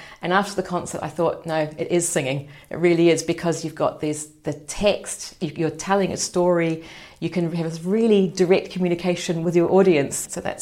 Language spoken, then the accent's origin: English; New Zealand; now in United Kingdom; originally I came here from New Zealand to pursue a career as a violinist.